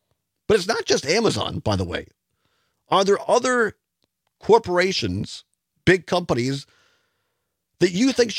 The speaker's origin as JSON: {"language": "English", "region": "Wisconsin", "country": "United States", "tie": "born or raised there", "said": "And I grew up out in Southwest Wisconsin, a rural area"}